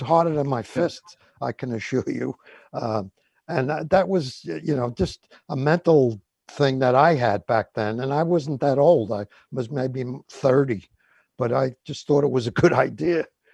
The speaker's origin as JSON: {"language": "English", "town": "Queens", "region": "New York", "country": "United States", "tie": "born or raised there", "moved": "as an adult", "said": "Well, I grew up in Queens back when, right by Brooklyn. And I remember I lived there till I was about 32 years old."}